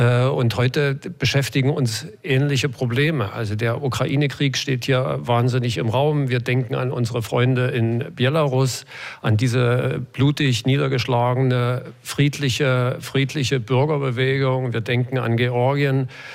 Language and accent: German; East Germany, Germany; Und auch wir als Ostdeutsche oder viele Ostdeutsche meinen, den Osten sehr gut zu kennen